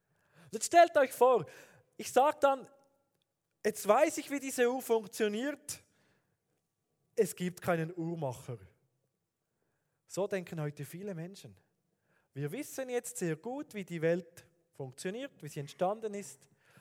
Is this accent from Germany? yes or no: no; Fribourg, Switzerland; also born or lived in Basel; now in Aarau, Switzerland; Ich bin ja aufgewachsen im Kanton Fribourg, habe dann Berndeutsch gesprochen, dann im Kanton Basel studiert. Jetzt wohne ich in Aarau und meine Eltern sind Thurgauer